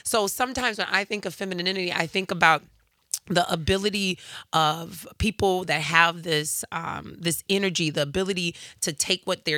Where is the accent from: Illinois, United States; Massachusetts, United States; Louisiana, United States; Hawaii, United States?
Illinois, United States; Chicago; So I often think about like growing up in Chicago when we used to walk to the church.